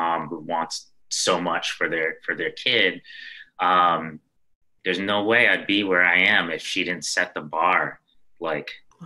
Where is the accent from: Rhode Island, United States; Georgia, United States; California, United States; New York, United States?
New York, United States; Brooklyn; I mean, we grew up in Bed-Stuy, Brooklyn in the 80s, you know, just to give one more like bright spotlight on my parents.